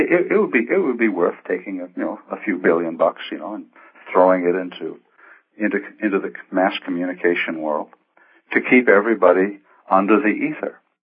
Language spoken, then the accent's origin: English; Maine, United States; now in Graysville, United States; I'm from Maine.